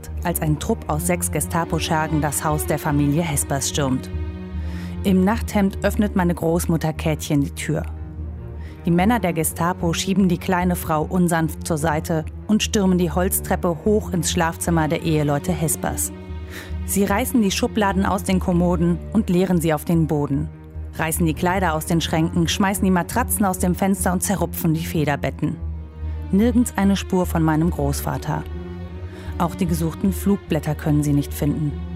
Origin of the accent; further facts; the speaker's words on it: Mönchengladbach, North Rhine-Westphalia, Germany; Ich besuche meinen Vater in Brüggen, einem kleinen Ort zwischen meiner Heimat Mönchengladbach und der holländischen Grenze.